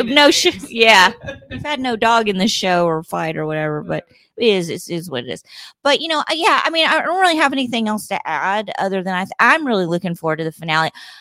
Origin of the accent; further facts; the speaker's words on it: Memphis, Tennessee, United States; I'm from Memphis, Tennessee, and I feel safer here. I'm just gonna be honest. Memphis is I love Memphis where I grew up, and.